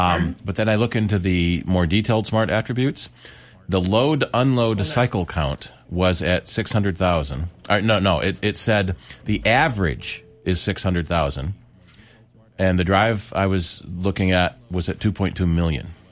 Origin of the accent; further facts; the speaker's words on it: Churchville, New York, United States; I grew up in Churchville, so Gates Chile was our sworn rivals at Churchville Chile.